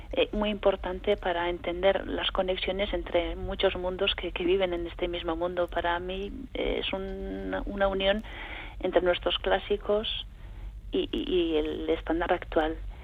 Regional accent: Errenteria, Basque Country, Spain; Porque somos de Rentería, nosotros también.

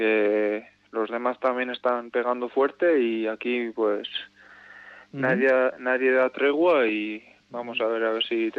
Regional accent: Baraíbar, Navarre, Spain; vengo de Baraíbar, sí.

